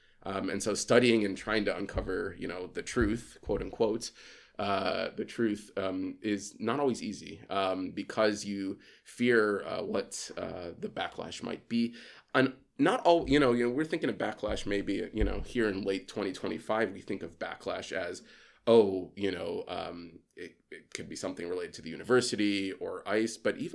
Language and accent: English; Chicago, Illinois, United States; I went to school in Southern Illinois. I grew up in Chicago, went to school in Southern Illinois.